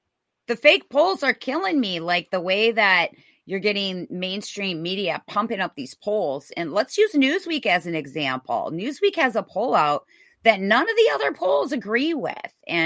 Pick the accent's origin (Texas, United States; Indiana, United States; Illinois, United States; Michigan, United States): Michigan, United States; This morning on Fox, Michigan was tied, you know, and being my home state, I pay close attention to that.